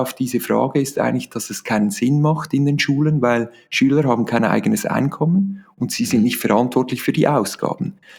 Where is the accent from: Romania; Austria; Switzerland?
Switzerland; Das ist ja bei uns in der Schweiz ein bisschen speziell.